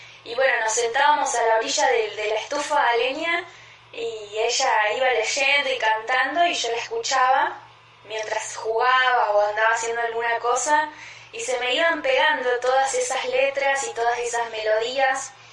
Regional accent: General Roca, Río Negro, Argentina; soy de General Roca, Fisque Menuco. Me crié en un barrio hermosísimo que añoro un montón, que se llama Paso Córdoba.

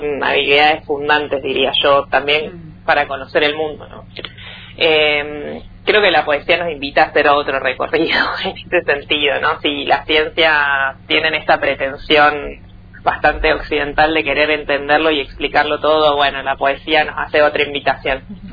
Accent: Ingeniero Jacobacci, Río Negro, Argentina; born there; also born or lived in Neuquén / Cipolletti; sí, nací en Jacobacci

